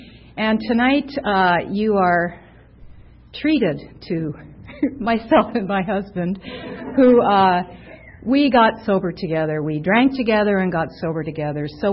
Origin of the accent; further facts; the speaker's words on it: Canada; now in United States; And he's from Scotland, I'm Canadian, and, you know, we ended up in Tucson, of all places.